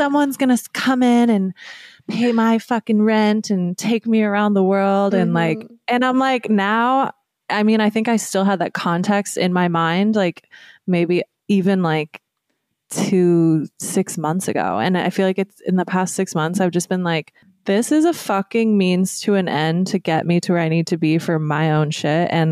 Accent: Midwest, United States; you think back to growing up in the Midwest in the US

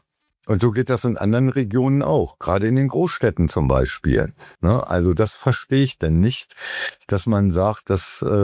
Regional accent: Göttingen, Lower Saxony, Germany; Ich komme aus Göttingen und bei uns in Göttingen, wir haben zig Krankenhäuser hier.

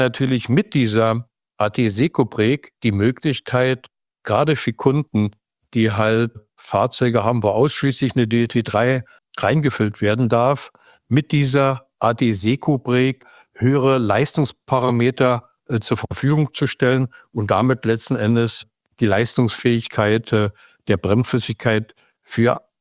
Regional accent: Brandenburg, Germany; Ich bin ja hier als Brandenburger, werde wahrscheinlich nicht reingelassen nach Österreich

